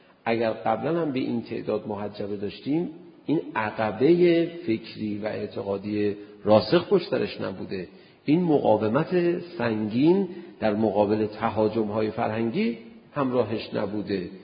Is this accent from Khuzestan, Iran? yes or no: no; Tehran, Tehran Province, Iran; خب من بچه تهران هستم، سالهای مختلف رو وقتی با هم دیگه مقایسه میکنم